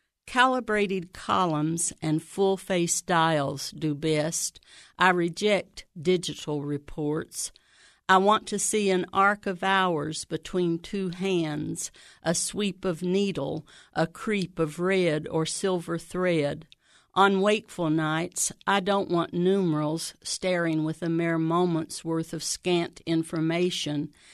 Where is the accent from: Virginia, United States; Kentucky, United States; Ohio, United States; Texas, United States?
Ohio, United States; Xenia; I'm from Xenia.